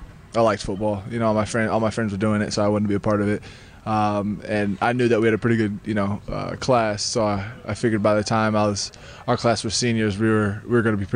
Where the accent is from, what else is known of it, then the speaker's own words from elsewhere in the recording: Fostoria, Ohio, United States; Like I said, small town, blue collar community. People there just work hard.